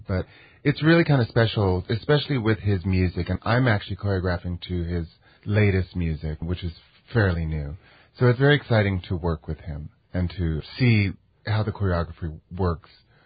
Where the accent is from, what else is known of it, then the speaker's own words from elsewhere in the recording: Gallup, New Mexico, United States; now in New York, United States; Well, I was born in Gallup, and we lived here for a long time before I left for New York